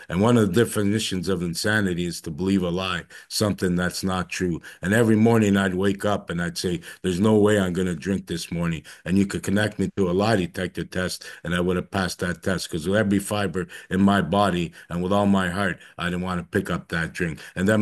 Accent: Toronto, Ontario, Canada; I grew up in the East End of Toronto. I'm the oldest of four kids. I grew up in an Italian family.

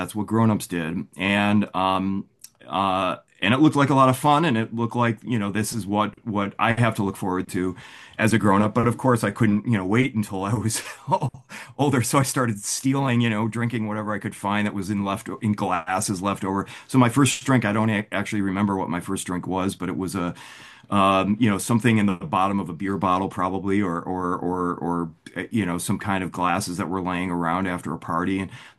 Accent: Buffalo, New York, United States; I grew up in Buffalo, in Kenmore, to be exact.

